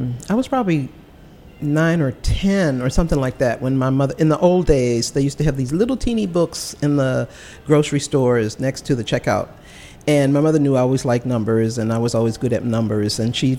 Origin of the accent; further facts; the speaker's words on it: Washington, District of Columbia, United States; I was born in Northeast in a neighborhood that used to be called Seat Pleasant.